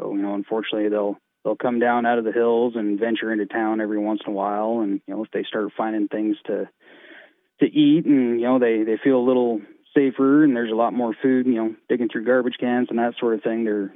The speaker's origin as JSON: {"language": "English", "region": "Idaho", "country": "United States", "tie": "born or raised there", "said": "Yeah, actually grew up in northern Idaho, kind of up there on the Palouse area, just south of Moscow."}